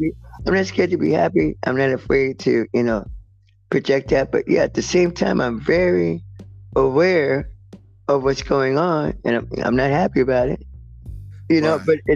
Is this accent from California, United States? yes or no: yes; Mission Viejo, California, United States; I grew up in Mission Viejo, which was, you know, kind of challenging. I mean, I was born in 69